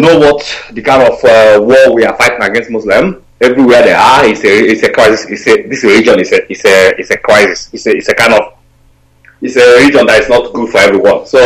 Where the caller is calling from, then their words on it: Norway; I'm calling from Norway.